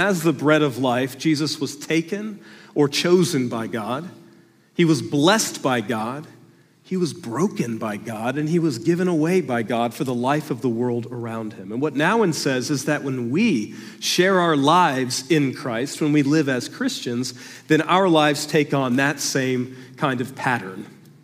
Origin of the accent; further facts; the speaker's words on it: Georgia, United States; I thought about the church that I grew up in down in Georgia